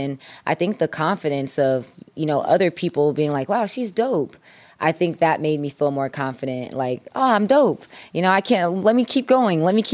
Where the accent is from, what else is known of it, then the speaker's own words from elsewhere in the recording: Indianapolis, Indiana, United States; growing up in Indianapolis, I didn't know any black girls that sang and played guitar.